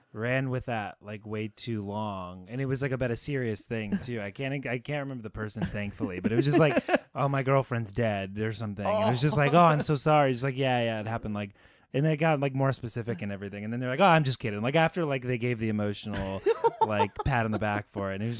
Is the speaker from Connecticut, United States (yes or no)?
yes; Stratford, Connecticut, United States; Stratford, Connecticut.